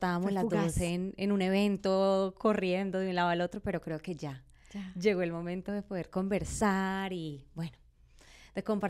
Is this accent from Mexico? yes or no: no; Cali, Valle del Cauca, Colombia; now in United States; soy colombiana de Cali, Colombia, vivo en los Estados Unidos, vivo a Colombia, vivo en los Estados Unidos, voy para 5 años viviendo acá. Vivo en Colorado y todos estos años he estado solamente en Colorado. No he vivido en ningún otro lugar más que Cali